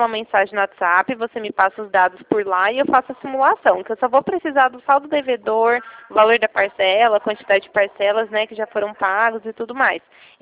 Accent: Ribeirão Preto, São Paulo, Brazil; Eu sou de Ribeirão Preto, estado de São Paulo.

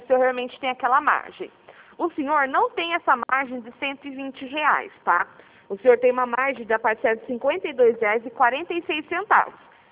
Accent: Piracicaba, São Paulo, Brazil; Não, eu sou aqui de Piracicaba

